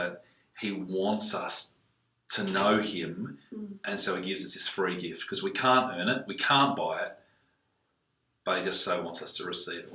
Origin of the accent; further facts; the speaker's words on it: Italy; now in Australia; I'm not sure that growing up in Italy or even growing up here in Australia that people really get that.